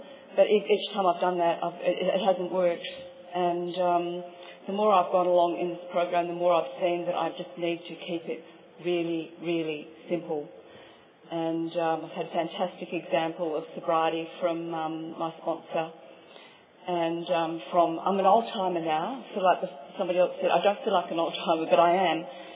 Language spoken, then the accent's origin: English; Perth, Western Australia, Australia; I'm an alcoholic from Perth in Western Australia.